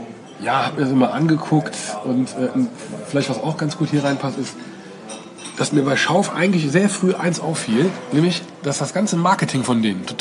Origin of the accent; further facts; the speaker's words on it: Oberwinter, Rhineland-Palatinate, Germany; Und ich bin also südlich von Bonn in einem Dorf namens Oberwinter groß geworden.